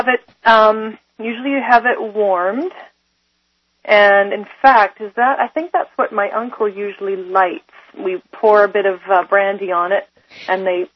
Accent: Canada; I usually pride myself as a Canadian on saying things quite nicely

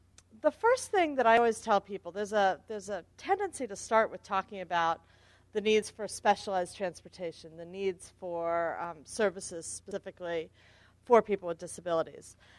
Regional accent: Arlington, Virginia, United States; I was saying that I'm always happy to welcome people to my hometown, which is Arlington, Virginia. I grew up, was not born, but raised here.

